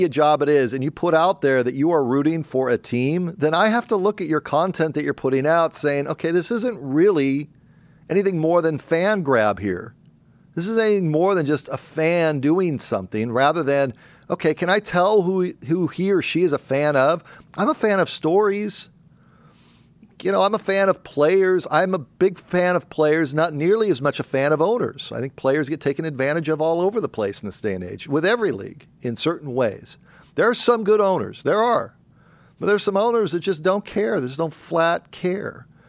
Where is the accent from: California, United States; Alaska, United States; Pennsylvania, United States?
California, United States; San Diego; That's where I worked at before. That's where I grew up. I grew up in San Diego.